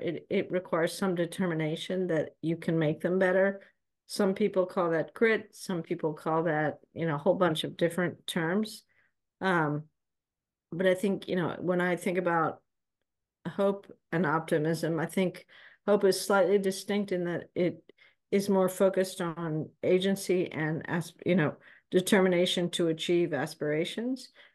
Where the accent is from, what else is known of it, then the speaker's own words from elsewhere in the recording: Peru; I'm from Peru originally, part Peruvian, part American, part Swiss, a bit of a mess, a good mess.